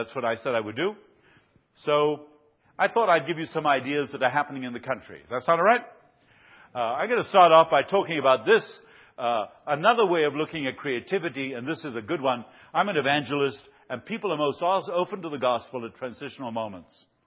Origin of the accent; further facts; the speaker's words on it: Buenos Aires, Argentina; English is a second language; I grew up in Buenos Aires, 13 million people, you know, there you go.